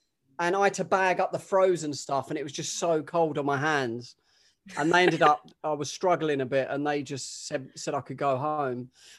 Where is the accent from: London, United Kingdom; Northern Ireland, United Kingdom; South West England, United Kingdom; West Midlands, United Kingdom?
London, United Kingdom; Plumstead; now in Blackheath, United Kingdom; I grew up in Greenwich, Plumstead. Plumstead was the stabilizer story, and then Greenwich.